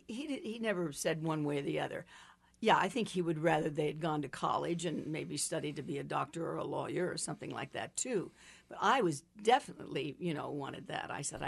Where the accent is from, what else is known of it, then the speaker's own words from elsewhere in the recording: Pittsburgh, Pennsylvania, United States; I'm from Pittsburgh, Pennsylvania, a little town near Pittsburgh, and I remember seeing the company that came into Pittsburgh